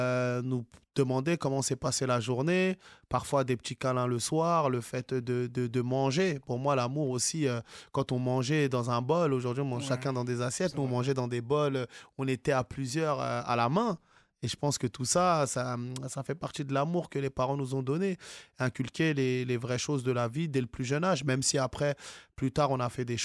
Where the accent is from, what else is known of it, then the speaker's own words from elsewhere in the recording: France; Pourtant, je suis né en France, hein, j'ai grandi ici.